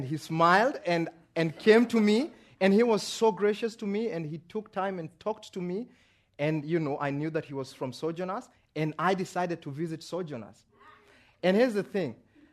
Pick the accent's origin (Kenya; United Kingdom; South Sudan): Kenya; Someone hears that I'm from Kenya